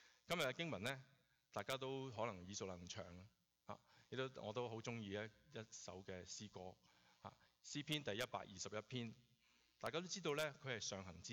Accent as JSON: {"language": "Cantonese", "country": "Hong Kong", "said": "就好似我哋香港人"}